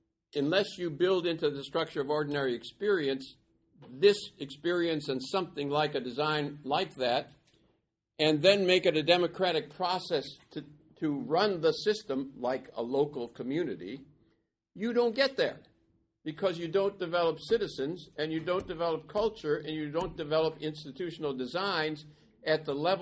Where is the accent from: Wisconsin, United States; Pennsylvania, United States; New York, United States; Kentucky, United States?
Wisconsin, United States; Racine; Think Cleveland or my hometown, Racine, Wisconsin.